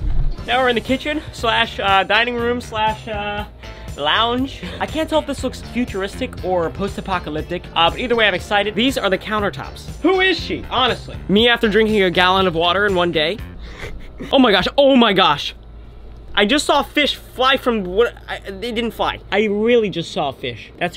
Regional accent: Texas, United States; You guys know I'm from Texas, I don't get out much, but look at me.

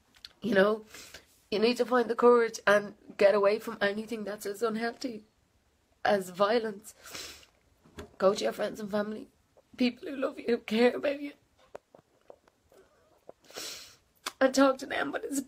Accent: Dublin, Leinster, Ireland; I'm 26, I'm from Dublin, I have two children.

